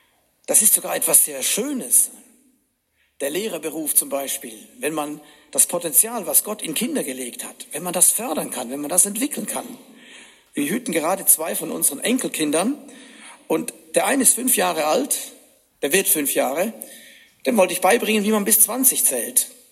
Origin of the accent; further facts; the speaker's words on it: Switzerland; Ich als Schweizer fand das natürlich schön